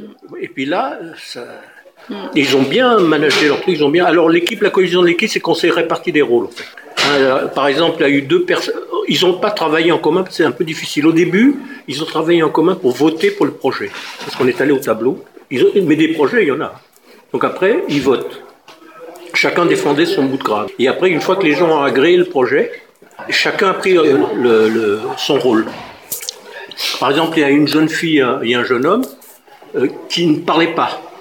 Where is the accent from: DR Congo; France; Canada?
France; Occitanie; mais je viens du Gard.